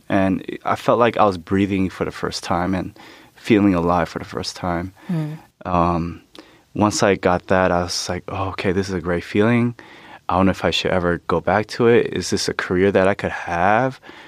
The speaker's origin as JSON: {"language": "English", "town": "Oakland", "region": "California", "country": "United States", "tie": "born or raised there", "also_born_or_lived": "Los Angeles", "said": "because I was born in Oakland, I grew up with, like, predominantly African-Americans. And I also grew up in L.A."}